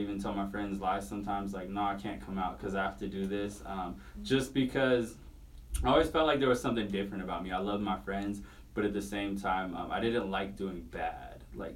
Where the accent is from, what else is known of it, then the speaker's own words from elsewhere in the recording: Reno, Nevada, United States; So I was born and raised here in Reno by a single mother